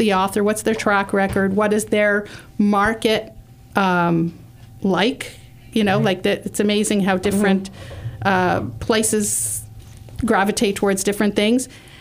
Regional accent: Canada; because I'm Canadian

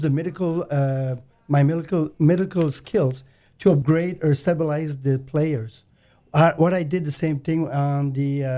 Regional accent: Montreal, Quebec, Canada; I'm from Montreal.

